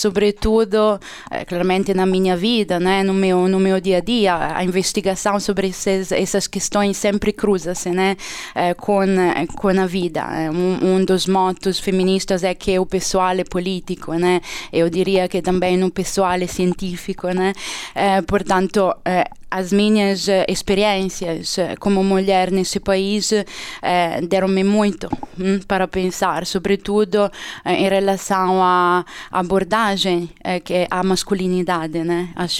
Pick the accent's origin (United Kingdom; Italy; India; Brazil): Italy; Portuguese is a second language; moved away as an adult; also born or lived in Ireland; Eu sou italiana e cresci academicamente, né? Fiz a minha licenciatura e o meu mestrado na Itália, na Università di Macerata, no centro da Itália, uma universidade pequenina.